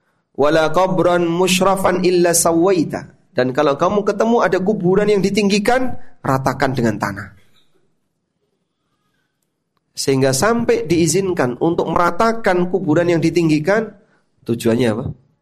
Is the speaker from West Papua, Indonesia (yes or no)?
no; Lamongan, East Java, Indonesia; Saya asli Lamongan.